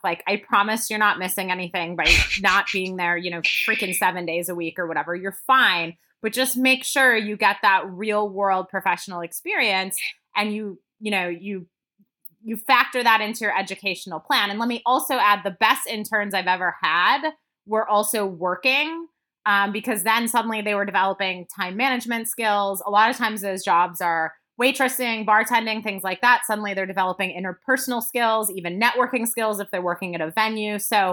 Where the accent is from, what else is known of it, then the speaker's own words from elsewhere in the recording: Midwest, United States; Like, you know, I'm from the Midwest originally